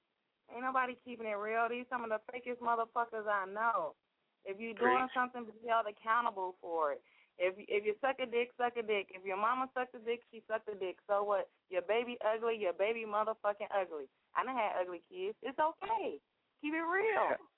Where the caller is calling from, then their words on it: St. Paul, Minnesota, United States; I'm calling from St. Paul.